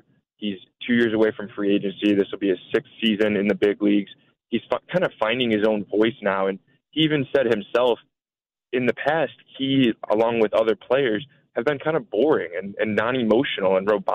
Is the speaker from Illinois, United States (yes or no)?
yes; Chicago, Illinois, United States; growing up in the Chicago area, he was absolutely my favorite player